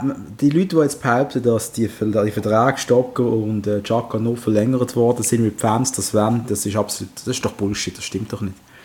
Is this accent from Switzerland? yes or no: yes; Basel, Basel-Stadt, Switzerland; Darf man das sagen als Basler